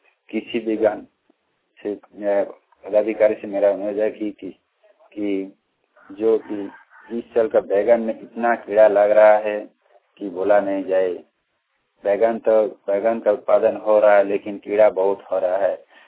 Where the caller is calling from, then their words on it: Amchura, India; गढ़चिला पटन से बोल रहा हूँ। मेरा गांव का नाम अमचूड़ा है।